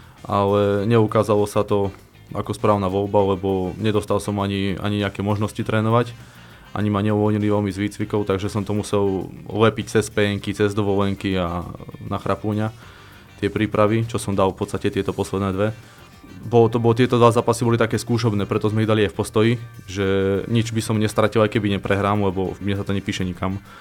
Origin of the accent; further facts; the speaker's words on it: Banská Bystrica, Banská Bystrica Region, Slovakia; also born or lived in Zvolen; takže ja som taký stred, že vyrastal som aj v Bystrici, aj vo Zvolene a my sme sa to sťahovali